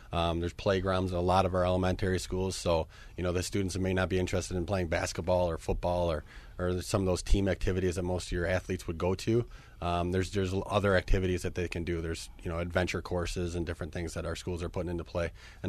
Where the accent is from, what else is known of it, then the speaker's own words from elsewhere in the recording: Niagara Falls, New York, United States; now in Rochester, United States; I'm originally from Niagara Falls, but moved out to the Rochester area where I did my undergrad at Brockport State.